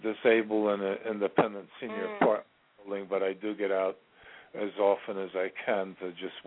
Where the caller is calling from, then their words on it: Virginia, United States; I'm in Virginia, and I wanted to see if...